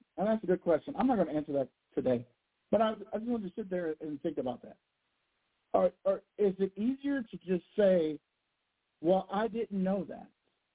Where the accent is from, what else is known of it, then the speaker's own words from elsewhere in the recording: Louisiana, United States; But I'm from Louisiana, so depending on what parish you're in, all makes a difference in the way that we perceive certain things.